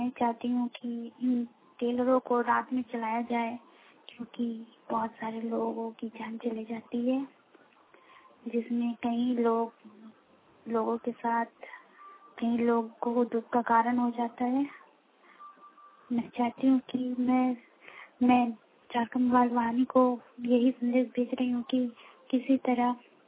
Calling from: India; मैं जमशेदपुर से बोल रही हूँ, विजयनगर क्षेत्र से।

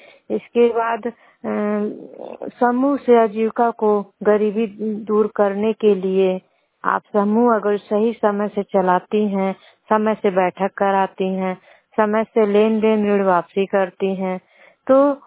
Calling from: Bankhuriya Motipur, Uttar Pradesh, India; मेरे गांव का नाम बनखुरिया मोतीपुर है। मैं जिला संत कबीर नगर से बोल रही हूँ।

